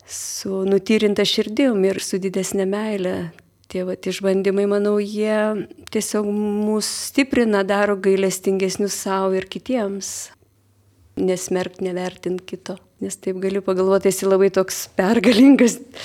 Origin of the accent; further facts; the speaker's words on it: Telšiai County, Lithuania; born there; Vieną seserį, mes gimėm tokiam vienkimį visai užkampyje, Plungės rajone, tikrai daug erdvės, daug gamtos ir daug dainų.